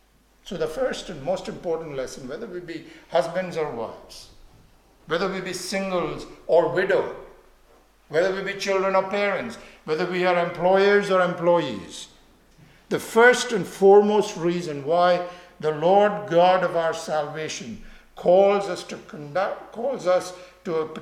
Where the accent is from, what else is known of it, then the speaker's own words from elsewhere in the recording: India; As I said, growing up in India, you notice people out of sheer poverty leave their children.